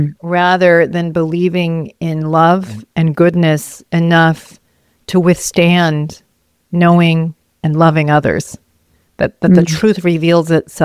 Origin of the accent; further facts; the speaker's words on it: Vermont, United States; It might be something about growing up in Vermont, New England.